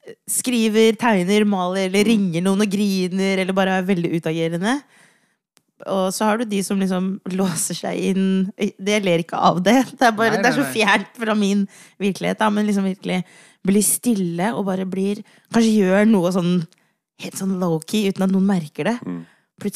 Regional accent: Oslo, Norway; jeg ble født her i Oslo. Vokste opp på Hauke 2. Vi bodde et år liksom på Stovner

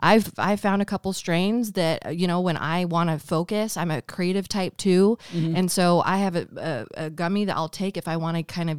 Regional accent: Kansas, United States; growing up in Kansas, and I was born in 1983, I'm 38 years old.

